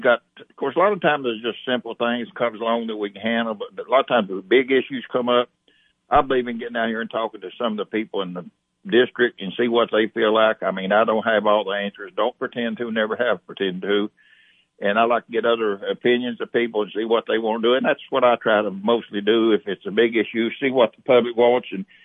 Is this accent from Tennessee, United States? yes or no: yes; Monterey, Tennessee, United States; we were born and raised in Tennessee, in Monterey, so we're right here at home.